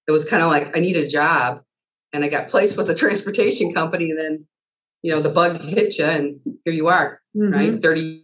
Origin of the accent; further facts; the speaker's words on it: Indiana, United States; now in Detroit, United States; I'm not originally from Detroit. So we weren't where I'm from, the northwest side of Indiana by Chicago.